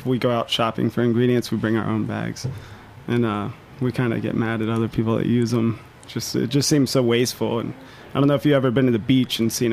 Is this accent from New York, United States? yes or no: no; St. Augustine, Florida, United States; I grew up in St. Augustine, Florida, a little beach town.